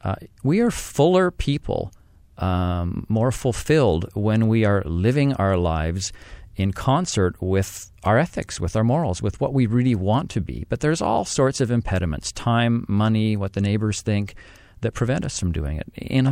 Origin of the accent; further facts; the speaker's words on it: Ottawa, Ontario, Canada; I grew up mostly in Ottawa, left for a while, been back since 89